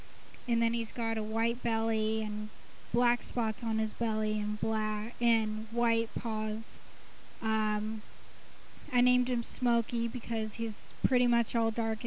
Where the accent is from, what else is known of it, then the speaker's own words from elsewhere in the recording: Mission Viejo, California, United States; I'm from Mission Viejo, which is in Orange County, about 80 miles from San Diego State.